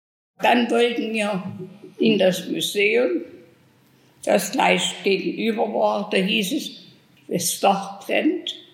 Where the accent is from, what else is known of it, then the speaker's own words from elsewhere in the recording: Chemnitz, Saxony, Germany; born there; Ich bin geboren in Chemnitz am 25.07.1930.